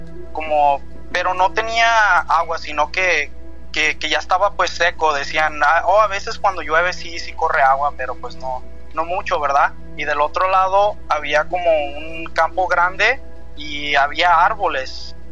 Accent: Tlaquepaque, Jalisco, Mexico; now in Los Angeles, United States; Pues ya llevo casi 30 años aquí viviendo en California, en Los Ángeles. Pero pues soy de Guadalajara, de Tlaquepaque.

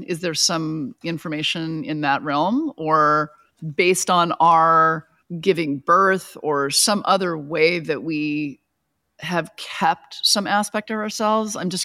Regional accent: California, United States; I like to say I come from Orange County, and whether you know what that's like or not, it's very suburban grid.

